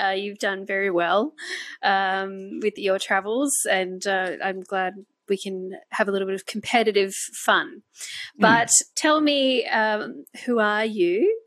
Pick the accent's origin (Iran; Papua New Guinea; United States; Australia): Australia; He is English. I am Australian. I was born in Australia.